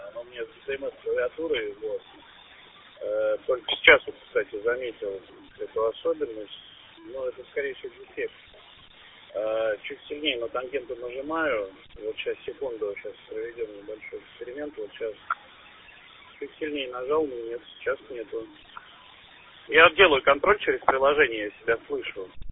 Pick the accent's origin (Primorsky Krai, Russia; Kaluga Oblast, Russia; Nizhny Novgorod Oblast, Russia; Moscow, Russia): Kaluga Oblast, Russia; Obninsk; я сам из Обнинска, Калужской области.